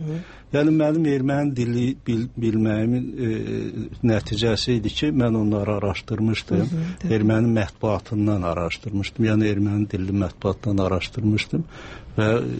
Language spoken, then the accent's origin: Azerbaijani; Armenia; moved away; mən Ermənistanda doğulmuşam və bizim kənddə ermənilər də yaşayırdı və biz orta məktəbdə erməni dilini keçirdik.